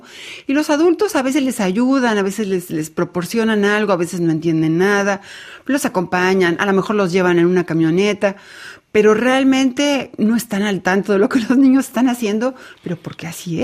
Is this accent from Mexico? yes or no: yes; Mexico; que es el estado de Guerrero en México, que es uno de los estados que más sufren en este momento en mi país